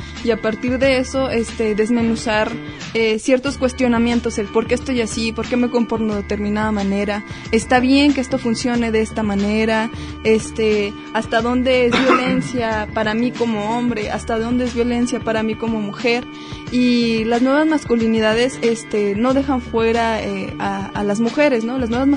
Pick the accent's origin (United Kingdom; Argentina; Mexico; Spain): Mexico; podemos tener ventajas o desventajas como ciudadanos mexicanos